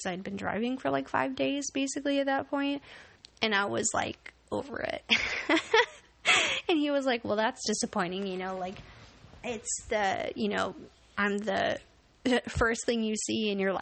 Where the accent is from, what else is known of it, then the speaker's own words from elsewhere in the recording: Seattle, Washington, United States; And he already thought I was a stoner because I was from Seattle and, like, you know, a comedian